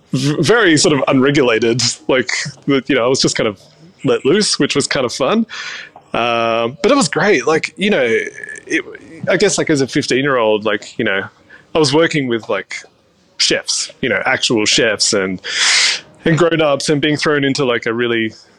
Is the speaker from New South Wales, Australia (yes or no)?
yes; Sydney, New South Wales, Australia; moved away as an adult; now in Canberra, Australia; I'm from Sydney and I lived there, you know, until I was like 32 and worked in a lot of great places, then moved to Canberra.